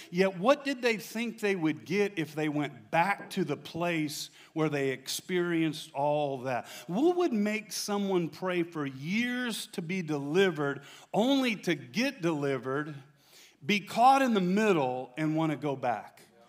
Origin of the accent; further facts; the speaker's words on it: Michigan, United States; I'm from Michigan.